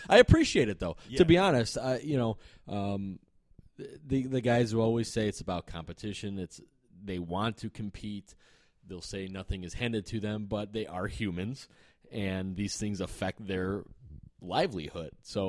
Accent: Green Bay, Wisconsin, United States; Look, I come from Green Bay

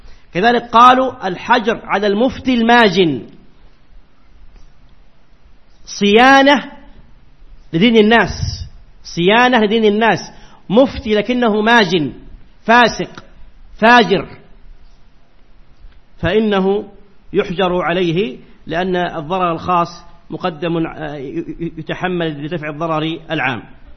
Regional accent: Saudi Arabia; يسمى عندنا بالسعودية من اللي يسموه أنتم ورش

